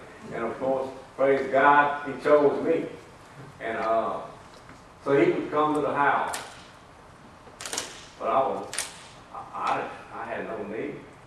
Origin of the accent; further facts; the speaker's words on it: Baton Rouge, Louisiana, United States; from Baton Rouge, Louisiana, around that area.